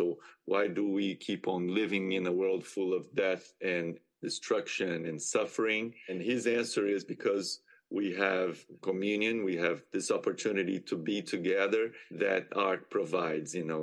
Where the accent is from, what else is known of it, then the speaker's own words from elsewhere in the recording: Brazil; now in United States; I'm a composer, born and raised in Brazil. Now I live in the U.S.